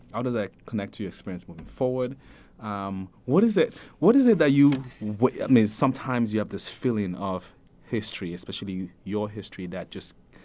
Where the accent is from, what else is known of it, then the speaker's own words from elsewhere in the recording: Nigeria; But I am Nigerian first, right?